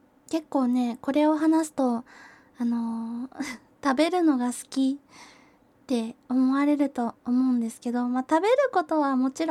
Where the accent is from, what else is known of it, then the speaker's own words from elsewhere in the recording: Kyushu, Japan; 出身地は、九州のどこかです。九州のどこか、まあ、食べ物の美味しい県です。